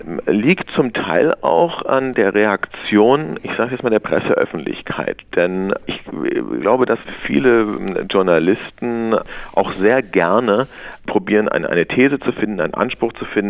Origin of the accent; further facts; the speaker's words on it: Germany; eigentlich muss man als Deutscher noch besser sein als die Ausländer, um überhaupt wahrgenommen zu werden im eigenen Land.